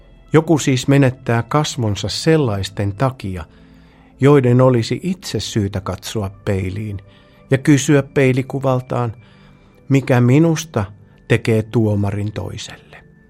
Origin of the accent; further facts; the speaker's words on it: Mikkeli, South Savo, Finland; olen Mikkelistä.